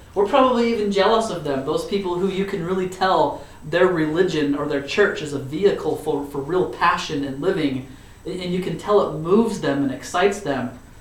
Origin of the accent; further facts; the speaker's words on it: Utah, United States; born or raised there